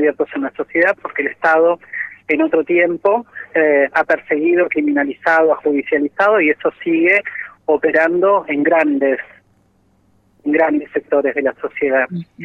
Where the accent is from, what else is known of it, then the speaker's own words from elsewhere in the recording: Mar del Plata, Buenos Aires Province, Argentina; allá en mi ciudad de Mar del Plata